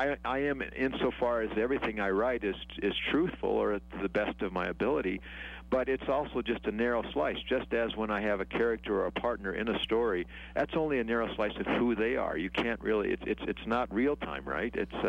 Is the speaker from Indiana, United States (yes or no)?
no; Wyoming, United States; I grew up in Wyoming hunting and fishing, and that kind of morphed into climbing and kayaking.